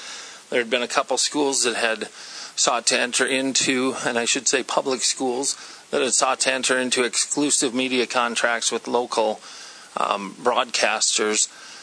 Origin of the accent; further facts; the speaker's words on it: Clark, South Dakota, United States; I'm the senator from District 2. My hometown is Clark.